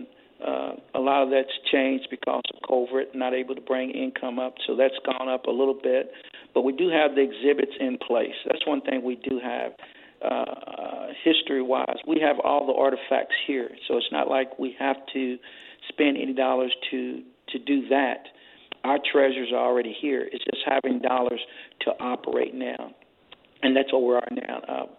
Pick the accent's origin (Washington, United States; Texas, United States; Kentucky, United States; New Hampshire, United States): Kentucky, United States; Louisville; And I'm born and raised in Louisville, so I was here during the 68 riots. So I seen downtown Louisville when it was decimated.